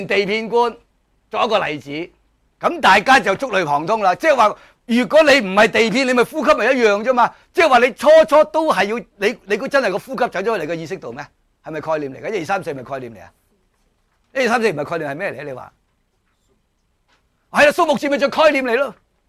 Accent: China; 其实就系因为我哋中国人面对唔同嘅大乘经、唔同嘅讲法、唔同嘅设教。

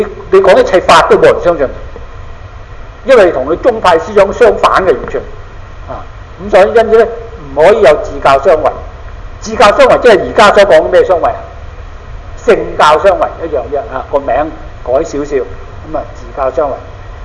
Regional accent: Guangdong, China; 即係我哋廣東人，我中國人

